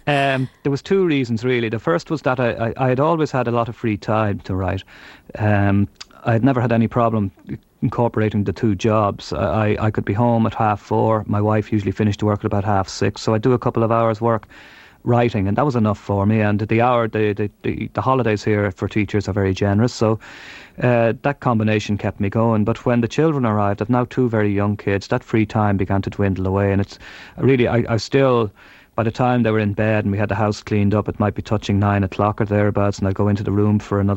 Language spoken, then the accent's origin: English; Dublin, Leinster, Ireland; I grew up in a place called Kilbarrick on the north side of Dublin, about 4 miles out from the city centre.